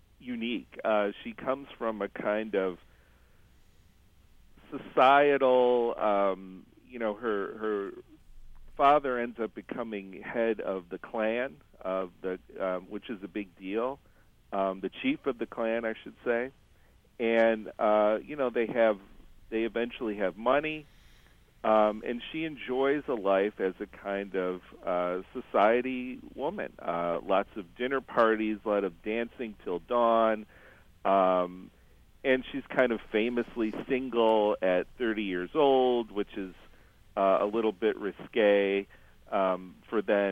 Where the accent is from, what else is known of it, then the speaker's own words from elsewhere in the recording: Cleveland, Ohio, United States; I mean, I'm from Cleveland, and we complain when we have to drive 1,000 miles to Disney World